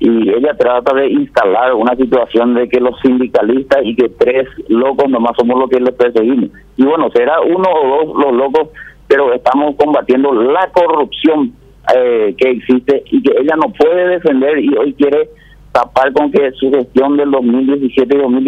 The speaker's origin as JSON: {"language": "Spanish", "country": "Paraguay", "said": "como ciudadanos paraguayos y como sindicalistas"}